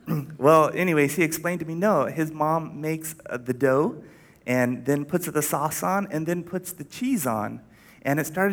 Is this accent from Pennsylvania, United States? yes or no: no; Stockton, California, United States; We always got it from a restaurant that was near my house where I grew up in Stockton, California.